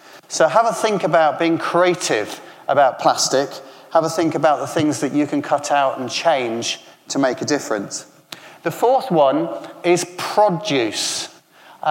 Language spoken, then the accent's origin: English; United Kingdom; rather than complaining and grumbling about it, which we are all good at doing, because we're British